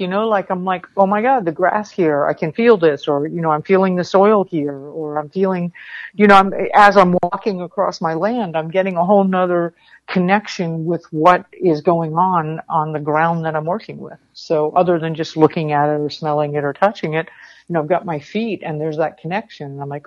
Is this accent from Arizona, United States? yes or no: no; Florida, United States; I grew up in South Florida and I was a kid and I was always barefoot.